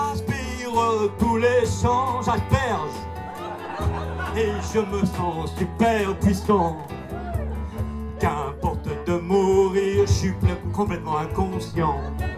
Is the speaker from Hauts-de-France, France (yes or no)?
yes; Hauts-de-France, France; Alors, moi, je suis pas du Gers. Hein. Moi, je suis du Nord, je fais de la betterave.